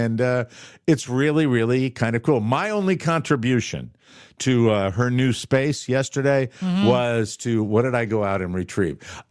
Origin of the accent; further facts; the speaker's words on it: Connecticut, United States; I said, well, I'm actually from the middle of Connecticut.